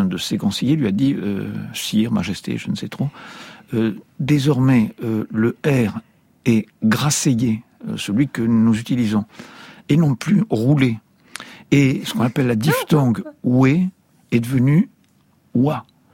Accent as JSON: {"language": "French", "region": "Southwest France", "country": "France", "said": "les gens de Paris et des environs ont une certaine façon de parler qui n'est pas la mienne, parce que je suis originaire du sud-ouest."}